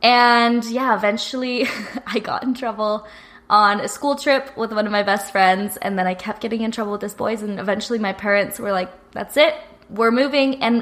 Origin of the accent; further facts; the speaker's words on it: Queen Creek, Arizona, United States; So I was raised in Queen Creek, Arizona, which I lived there for 17 years of my life.